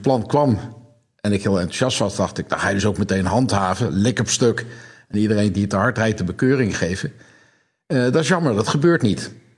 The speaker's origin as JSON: {"language": "Dutch", "town": "Amsterdam", "region": "North Holland", "country": "Netherlands", "said": "Ja, maar ik ken mijn Amsterdammers. Ik ben zelf Amsterdammer."}